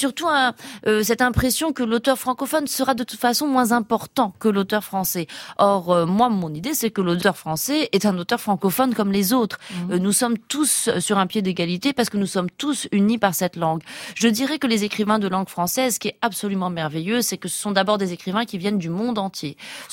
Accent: Rabat, Rabat-Salé-Kénitra, Morocco; Voilà, j'ai grandi à Rabat, au Maroc, dans un pays qui a toujours assumé aussi cette francophonie et cette francophilie.

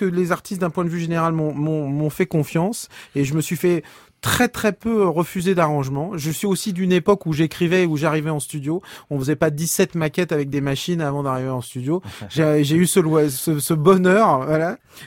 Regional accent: Brittany, France; parce que déjà je suis breton et que je suis né avec la musique celtique.

